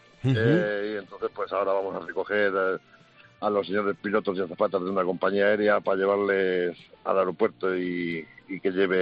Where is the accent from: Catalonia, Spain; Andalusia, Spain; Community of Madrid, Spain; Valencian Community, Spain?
Community of Madrid, Spain; Navalcarnero; Pues en Navalcarnero, en un pueblecito de Madrid.